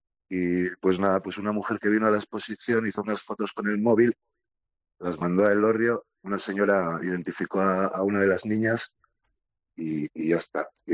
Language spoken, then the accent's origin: Spanish; Guernica, Basque Country, Spain; Y nosotros somos de Guernica.